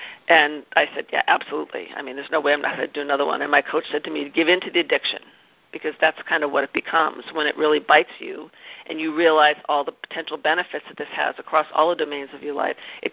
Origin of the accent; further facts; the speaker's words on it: Boston, Massachusetts, United States; he lives not far from my hometown of Boston, and it's a wonderful time of year to be in New England.